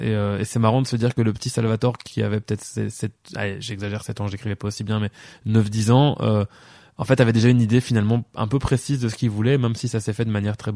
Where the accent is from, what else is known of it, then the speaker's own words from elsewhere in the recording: La Louvière, Wallonia, Belgium; born there; Alors moi, je suis né à La Louvière, le 19 juin 1985. J'ai habité à Péronne-les-Binches.